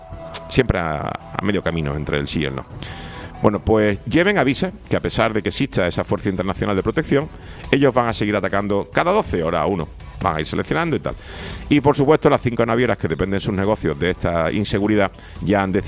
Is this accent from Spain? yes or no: yes; Canary Islands, Spain